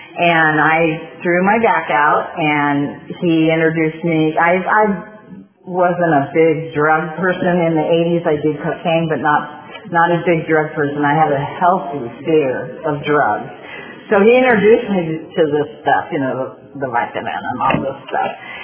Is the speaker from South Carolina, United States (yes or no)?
no; Sunland-Tujunga, California, United States; I grew up in Sunland, Tahunga.